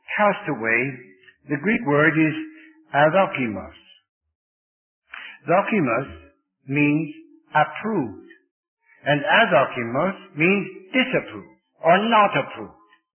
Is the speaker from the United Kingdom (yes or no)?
yes; England, United Kingdom; Now, I come from England